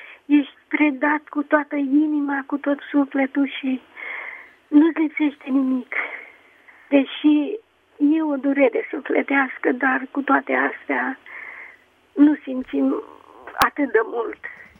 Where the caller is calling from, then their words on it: Râmnicu Vâlcea, Vâlcea County, Romania; Sunt de la Râmnicu Bâlcea.